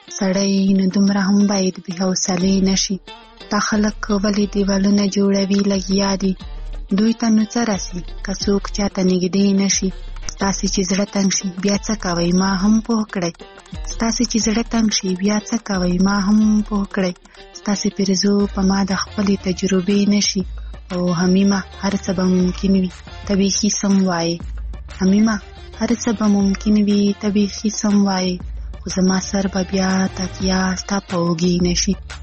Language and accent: Pashto; Khyber Pakhtunkhwa, Pakistan; له وزیرستان نه.